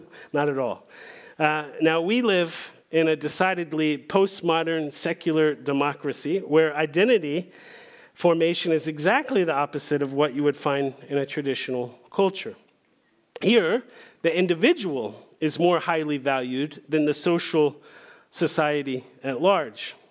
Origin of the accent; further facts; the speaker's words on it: United States; moved away as an adult; I'm 45 years old. I'm an American. I'm an expat living abroad.